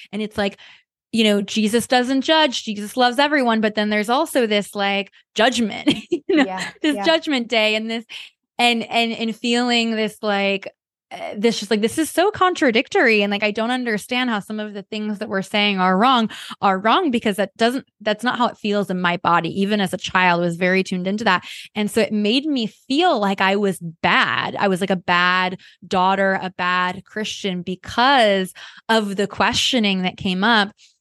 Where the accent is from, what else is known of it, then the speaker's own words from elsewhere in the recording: Midwest, United States; For me, I grew up in the Midwest in a small town, pretty religious, and that definitely impacted me.